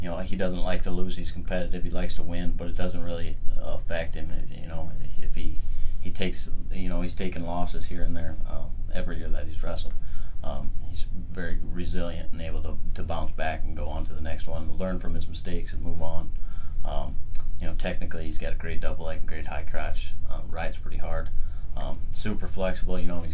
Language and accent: English; Harrisburg, South Dakota, United States; I grew up in Harrisburg, South Dakota, so just down the road, you know, 15 minutes away.